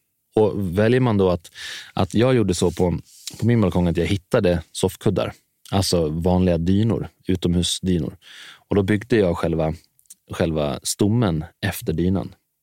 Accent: Dalarna County, Sweden; now in Stockholm, Sweden; jag kommer från Dalarna, så har jag ju alltid haft en stor gård att springa runt på. Men när man flyttar till Stockholm

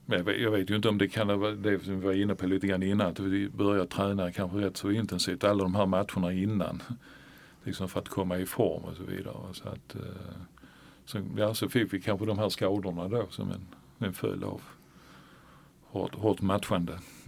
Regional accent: Malmö, Skåne, Sweden; Men vi var ju född på Möllevången ju, så att vi gick in i parken där och med kompisarna så tog vi oss in.

